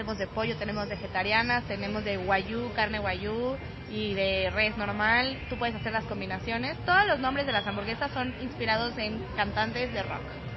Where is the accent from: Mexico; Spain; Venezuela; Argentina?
Mexico; celebrar la independencia de México y que somos mexicanos comiendo chiles en nogada